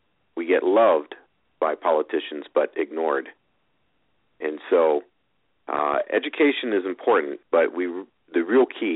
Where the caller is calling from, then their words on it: California, United States; I'm calling from Southern California.